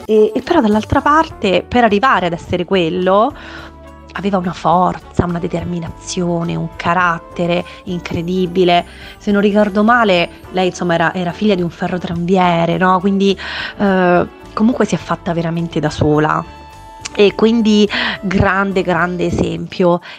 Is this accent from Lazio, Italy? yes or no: yes; Rome, Lazio, Italy; io invece sempre attaccata da romana a questa città magica non ce l'ho fatta mai a staccarmi, e probabilmente anche il fatto che la mia famiglia stia a Roma sicuramente ha inciso.